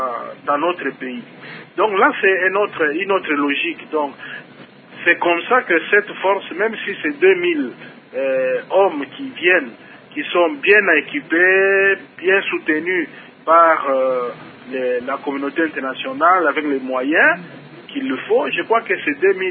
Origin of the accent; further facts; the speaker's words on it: DR Congo; en tant que Congolais